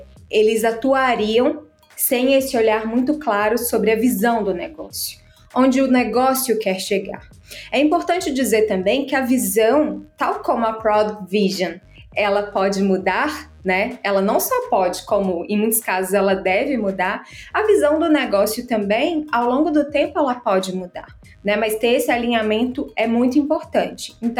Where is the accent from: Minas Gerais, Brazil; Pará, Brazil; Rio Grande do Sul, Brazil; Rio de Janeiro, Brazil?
Minas Gerais, Brazil; Belo Horizonte; Bem, eu sou mineira de Belo Horizonte.